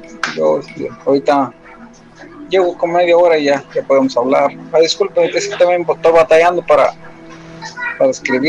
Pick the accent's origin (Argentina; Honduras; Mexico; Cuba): Mexico; San Luis Potosí; now in Austin, United States; Pues, normalmente radico ahí arriba, en... soy de San Luis, pues, sí.